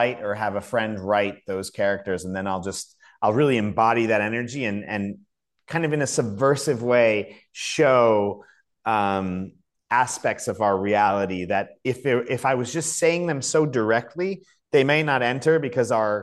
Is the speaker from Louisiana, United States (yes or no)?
yes; New Orleans, Louisiana, United States; as a result of growing up in New Orleans